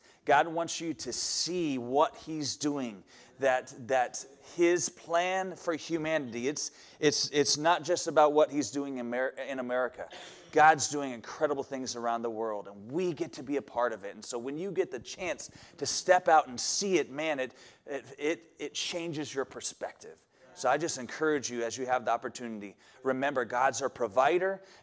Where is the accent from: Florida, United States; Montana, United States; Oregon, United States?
Oregon, United States; Brooks; I grew up here in Oregon, in Brooks, just north of Salem.